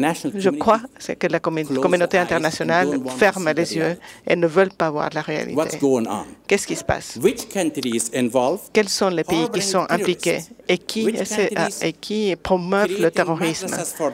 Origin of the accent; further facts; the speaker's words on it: Afghanistan; Je viens d'Afghanistan